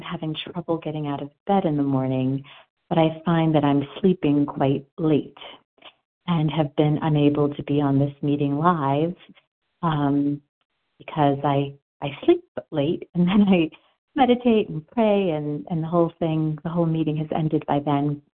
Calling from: Denver, Colorado, United States; I'm calling from Denver, Colorado.

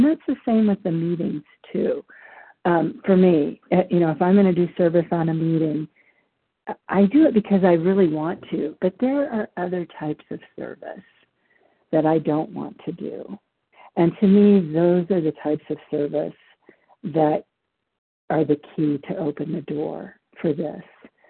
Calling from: Nevada, United States; I'm calling from Nevada.

